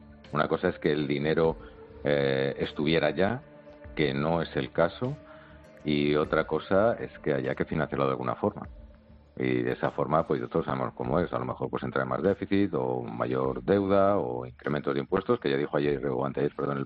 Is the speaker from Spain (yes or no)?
yes; Spain; somos todos los españoles que pagamos nuestros impuestos.